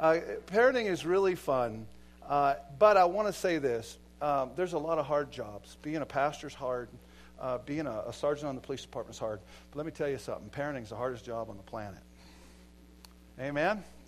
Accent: Fairfield, Montana, United States; They're from Montana, my hometown out by Fairfield, Montana.

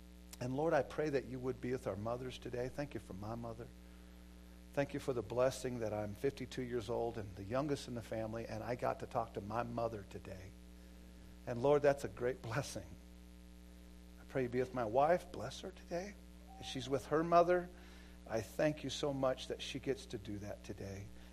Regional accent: Fairfield, Montana, United States; They're from Montana, my hometown out by Fairfield, Montana.

